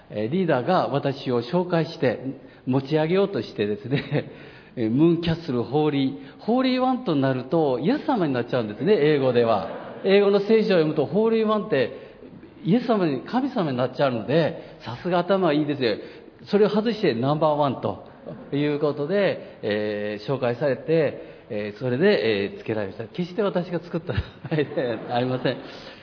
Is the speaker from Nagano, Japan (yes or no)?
no; Osaka, Japan; moved away; もともと大阪出身 で中学高校はもう野球